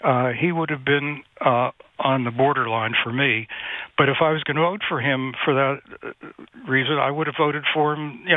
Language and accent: English; Pittsburgh, Pennsylvania, United States; One of the players who got in the last year a while ago was a guy I grew up watching in Pittsburgh, Ralph Kiner.